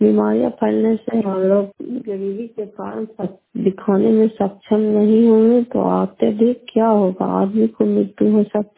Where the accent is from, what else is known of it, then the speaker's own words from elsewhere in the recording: Bihar, India; घर का देखू पंचायत मकसौता जिला नालंदा के निवासी हूँ